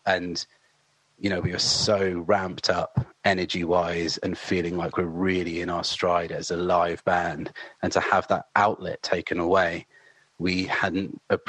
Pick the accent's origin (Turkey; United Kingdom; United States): United Kingdom; South East England; as a kid growing up near Southampton, the music scene didn't feel very apparent to me.